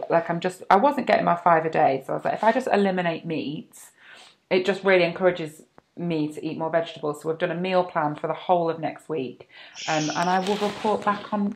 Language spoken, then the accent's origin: English; United Kingdom; I'm British. At the end of the day, I can't cope with these soaring temperatures.